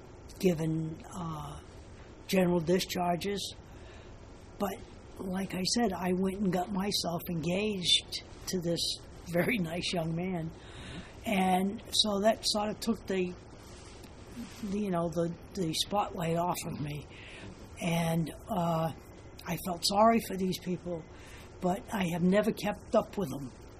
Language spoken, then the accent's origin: English; Martha's Vineyard, Massachusetts, United States; also born or lived in New Bedford; now in Asheville, United States; I now live in Asheville, but I was born in on Martha's Vineyard, Massachusetts. Lived there for a good many years, and then my family moved to New Bedford, Mass. And we lived there until I was 16.